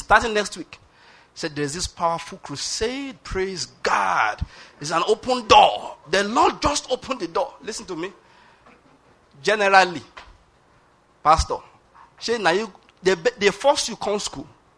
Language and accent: English; Ondo, Nigeria